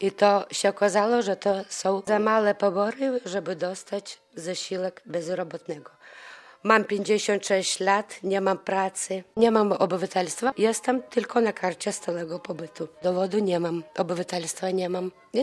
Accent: Lithuania; Polish is a second language; Ja ze swojego litewskiego nie zrezygnuję obywatelstwa, bo jestem Litwinką. Zresztą bardzo lubię Litwę i nie mogę pozwolić sobie, żeby zmienić obywatelstwo, a podwójnego nie mam.

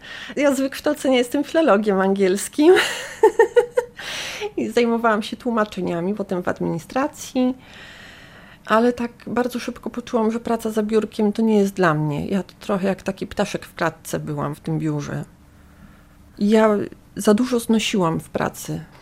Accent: Bielsko-Biała, Silesian Voivodeship, Poland; moved away as an adult; now in Białystok, Poland; Pochodzę z Bielska-Białej, spod Beskidzia, natomiast w Białymstoku jestem już od 15 lat, może troszkę więcej.

